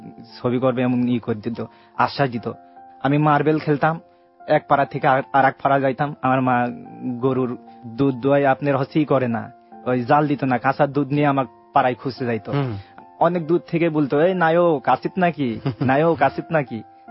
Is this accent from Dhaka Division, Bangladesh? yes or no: no; Kushtia, Khulna Division, Bangladesh; দেশ কুষ্টিয়া থেকে আসছি।